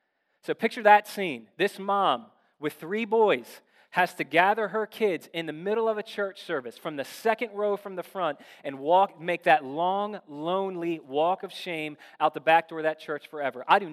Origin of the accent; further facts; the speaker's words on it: Severn, Maryland, United States; I think that sounds way cooler than saying I'm from Severn